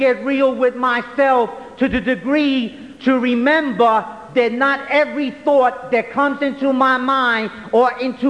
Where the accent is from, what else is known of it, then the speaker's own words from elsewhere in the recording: New York City, New York, United States; And for this addict, growing up in New York City, in Brooklyn, in a housing project, it was never about hugs, it was always about drugs.